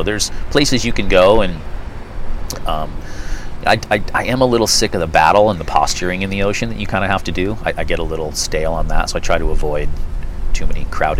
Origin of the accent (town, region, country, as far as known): Santa Cruz, California, United States; born or raised there